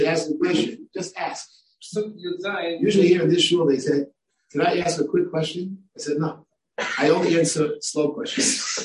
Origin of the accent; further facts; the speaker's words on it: New York, United States; Even though I grew up in New York, so I should know some more